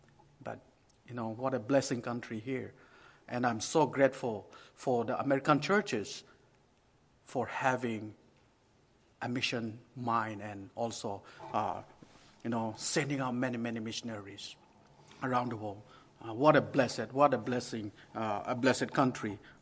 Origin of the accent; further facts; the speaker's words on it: Northeast India, India; English is a second language; I'm from India, Northeast. I born and brought, raised in a Christian family in Northeast India.